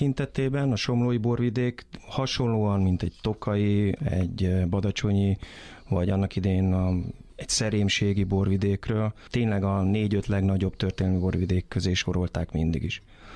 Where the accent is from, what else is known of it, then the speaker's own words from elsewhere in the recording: Veszprém, Veszprém County, Hungary; Kisgyerekkoromtól úgy nőttem fel annak ellenére, hogy nem voltam somlószőlősi lakos nagyon sokáig. Veszprémben élt a család, oda kötődtünk